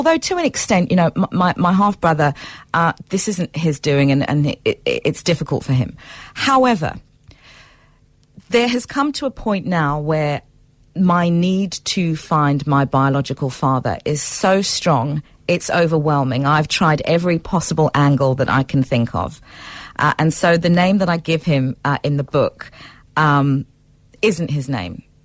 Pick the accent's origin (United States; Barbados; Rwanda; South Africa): South Africa; as a black person of mixed race, particularly as a South African